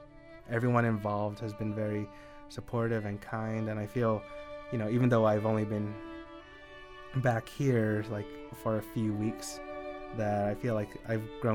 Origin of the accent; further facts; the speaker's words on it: Santa Fe, New Mexico, United States; You know, even me growing up in Santa Fe, it was very much the Pueblo Revolt didn't happen.